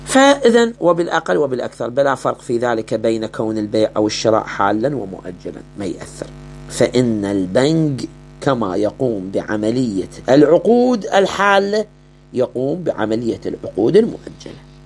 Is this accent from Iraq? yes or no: yes; Iraq; عندنا في العراق